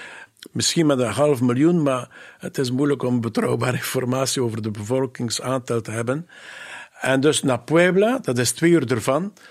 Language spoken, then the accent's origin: Dutch; Belgium; iets waar dat men enorm als Europeaan voor gevoelig is, en zeker als Belg, omdat het...